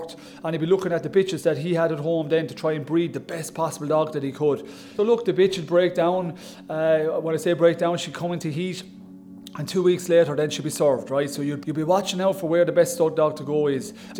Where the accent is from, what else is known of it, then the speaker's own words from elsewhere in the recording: Cashel, Munster, Ireland; I'm from Dean's Grove Cashel, which is only about 1,200 metres from the front of the rock. I'm a dairy farmer, and I suppose where my family has a long tradition of living in the Cashel area.